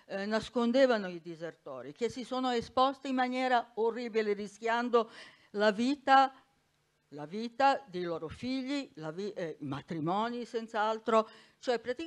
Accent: Serbia; suo amante va a fare la guerra in Serbia, che è il mio paese

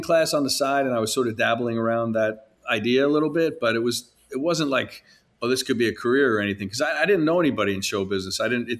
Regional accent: Long Island, New York, United States; now in Chicago, United States; No, I grew up in Long Island, New York.

